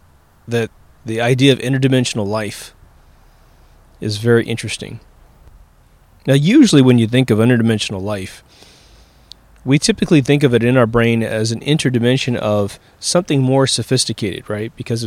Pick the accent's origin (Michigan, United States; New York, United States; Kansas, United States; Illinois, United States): Kansas, United States; I'm always talking about how I come from Kansas.